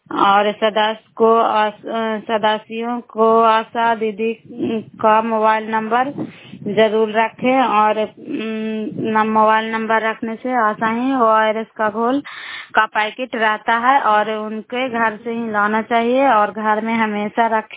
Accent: Bihar, India; नालंदा जिला कराई ब्लॉक के निवासी हूँ।

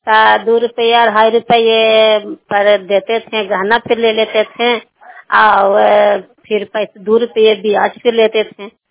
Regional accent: Nagarnausa, Bihar, India; नगर नौसा के रहने वाले हैं

